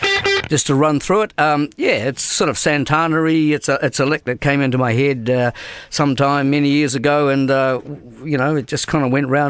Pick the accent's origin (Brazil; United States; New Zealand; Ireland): New Zealand; I'm a New Zealander. That's where my accent is coming from here.